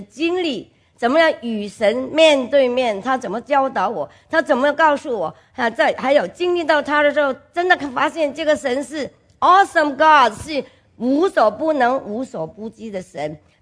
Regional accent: China; moved away; 我是从大陆出来的，我是个无神论

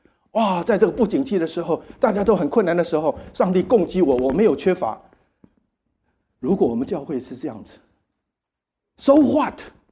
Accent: Taiwan; 我在台湾长大不会这个歌的

